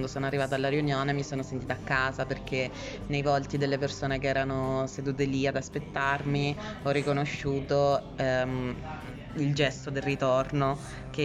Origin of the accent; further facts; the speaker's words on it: Sicily, Italy; now in Turin, Italy; io vengo dalla Sicilia, quindi questi quadretti ci sono sia nella mia casa giù in Sicilia che nella casa che ora abito a Torino